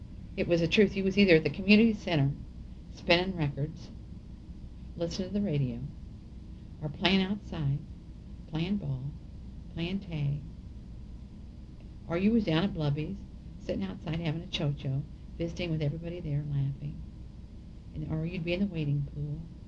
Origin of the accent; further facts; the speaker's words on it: Granite City, Illinois, United States; You see somebody from Lincoln Place, it's like you're back home.